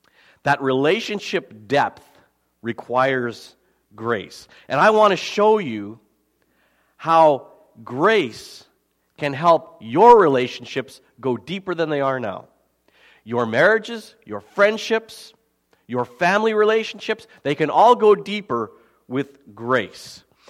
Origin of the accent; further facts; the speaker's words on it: Slave Lake, Alberta, Canada; I come from Slave Lake, where a third of the town burned down in 2011.